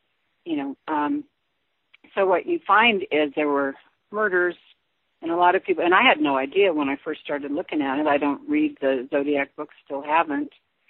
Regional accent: Sacramento, California, United States; born there; I was born in California, Sacramento, and Vallejo and different areas, Napa.

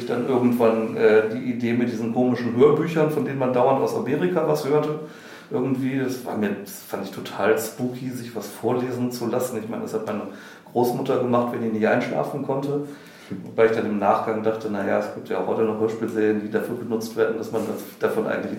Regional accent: Wuppertal, North Rhine-Westphalia, Germany; Ich muss dazu sagen, ich komme vom Plattenland aus Wuppertal.

